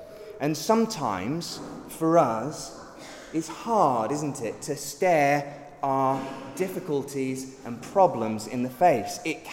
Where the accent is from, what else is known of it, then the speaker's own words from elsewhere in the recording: United Kingdom; But often, being British, we try to keep a stiff upper lip, don't we?